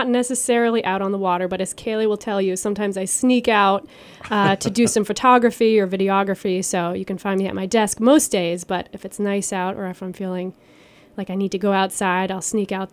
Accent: Massachusetts, United States; also born or lived in Maine; now in Stonington, United States; I am not a Connecticut local, actually. I grew up in Massachusetts.

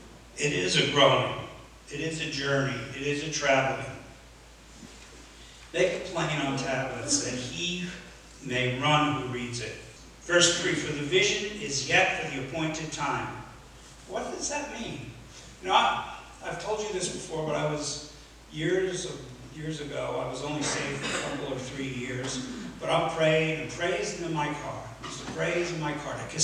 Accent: New York, United States; I was raised in the Hudson Valley.

